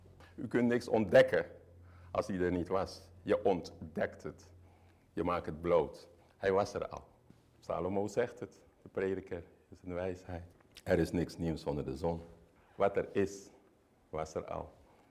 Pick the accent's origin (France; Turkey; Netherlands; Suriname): Suriname; Lieve mensen, ik zei u al, en dat ziet u ook, ik kom uit Suriname.